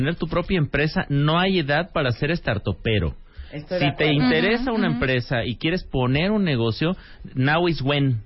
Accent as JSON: {"language": "Spanish", "country": "Mexico", "said": "no nos podemos explicar el estado de ánimo que tenemos como mexicanos"}